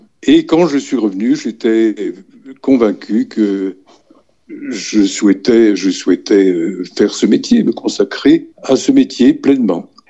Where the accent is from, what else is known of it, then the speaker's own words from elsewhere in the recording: Lessines, Wallonia, Belgium; born there; Je suis belge, hein, je suis né à Lessine, là où est né René Magritte. J'ai terminé mes études, c'est-à-dire les humanités gréco-latines anciennes, à l'Athénée Royale d'Ixelles, donc Bruxelles.